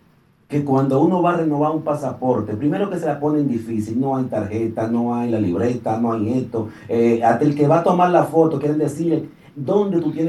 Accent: Dominican Republic; now in Spain; nosotros estamos censados como españoles, no como dominicanos.

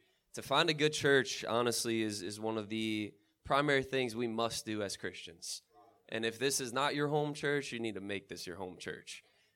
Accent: Michigan, United States; For me, I grew up in Michigan, a northerner

